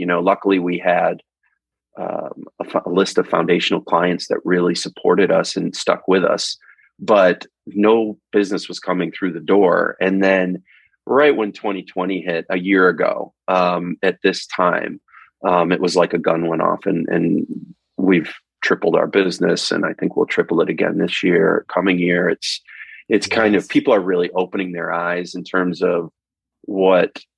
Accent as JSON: {"language": "English", "town": "Canandaigua", "region": "New York", "country": "United States", "tie": "born or raised there", "also_born_or_lived": "Boston", "said": "I grew up in Canandaigua. I honestly was not too fond of growing up here because I felt it was too small, there was no anonymity in Canandaigua, New York, and so I ran away to Boston and then to New York City."}